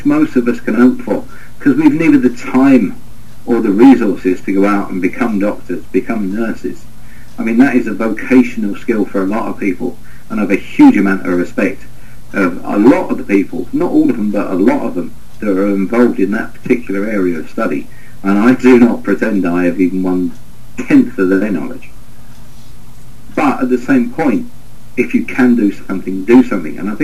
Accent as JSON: {"language": "English", "region": "England", "country": "United Kingdom", "said": "He didn't like me because I'm English, and there is a long history between England and Ireland."}